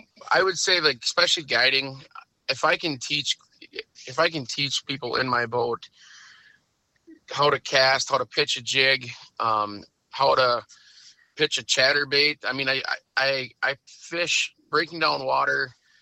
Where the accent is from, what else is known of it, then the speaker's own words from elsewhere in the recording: Minot, North Dakota, United States; Born and raised in Minot, North Dakota, and I really haven't ventured anywhere other than Minot.